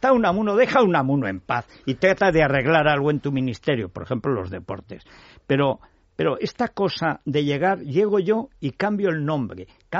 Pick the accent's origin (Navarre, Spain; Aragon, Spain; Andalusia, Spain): Aragon, Spain; En Teruel, mira, está mi pueblo en mayo y en junio ha llovido y ha nevado.